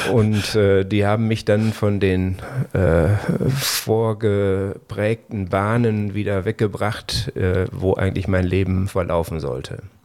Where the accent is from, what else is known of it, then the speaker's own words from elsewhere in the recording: North Rhine-Westphalia, Germany; als ich mir überhaupt nicht vorstellen konnte, meine Heimat jemals zu verlassen und ich als biederer Westfale aufwachsen wollte